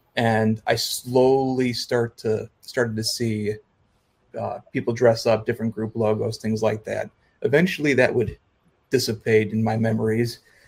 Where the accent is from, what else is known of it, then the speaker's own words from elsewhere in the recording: Elmwood Park, Illinois, United States; I was born in Chicago. I grew up in Elmwood Park, which is about 20 minutes away from O'Hare, a little bit less than that. And I've been in Illinois the whole time